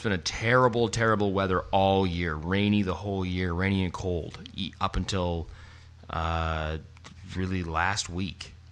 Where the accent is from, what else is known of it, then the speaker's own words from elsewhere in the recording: Canada; Fortunately, we're from Canada, so we play hockey